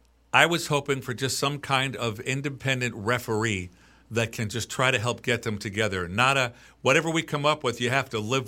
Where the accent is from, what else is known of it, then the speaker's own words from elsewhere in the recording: Portland, Oregon, United States; And I can't imagine growing up in Portland, Oregon, without that.